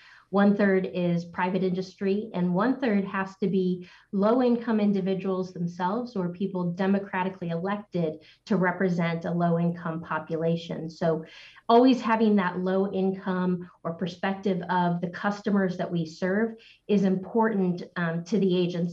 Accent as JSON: {"language": "English", "region": "Ohio", "country": "United States", "lives_now": "Washington, United States", "said": "But I came here from Ohio and have been in community action for 12 years."}